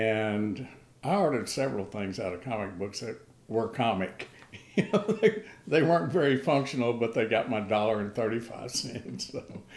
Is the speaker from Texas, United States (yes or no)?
yes; East Bernard, Texas, United States; also born or lived in Mobile, Alabama; I was born in Mobile, Alabama at Brookley Air Force Base during World War II. And, you know, immediately came to Texas, where I grew up in a little town called East Bernard, which is a German, Bohemian, Czech farming community outside of Houston.